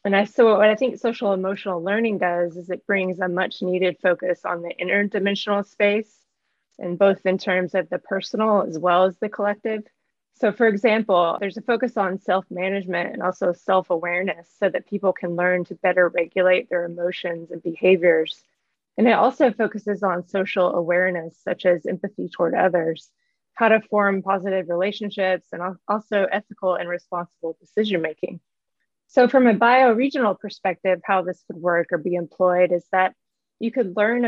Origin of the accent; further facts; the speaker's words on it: North Carolina, United States; I grew up in North Carolina and the Cherokee tribe was there and are still there